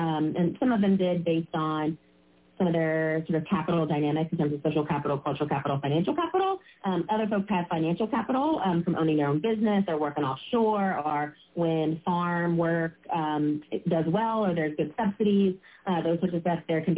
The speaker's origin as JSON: {"language": "English", "region": "Louisiana", "country": "United States", "tie": "born or raised there", "said": "I grew up in Beijing, Louisiana. It is part of Evangeline Parish because we have parishes in Louisiana, not counties."}